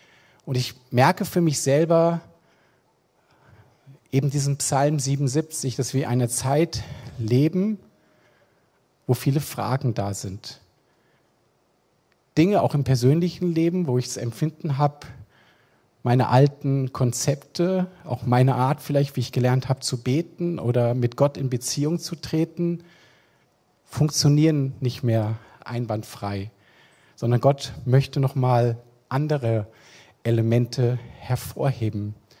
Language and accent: German; Frankfurt, Hesse, Germany; Sprich, wir kommen aus Frankfurt, lieben auch die Großstadt.